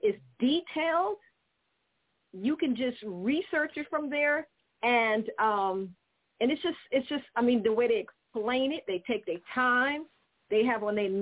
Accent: Charleston, South Carolina, United States; born there; I was born in Charleston.

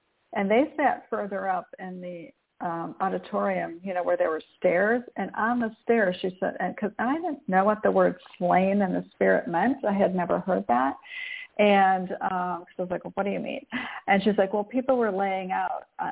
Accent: Michigan, United States; I grew up in near Detroit, Michigan, just outside in the suburbs there.

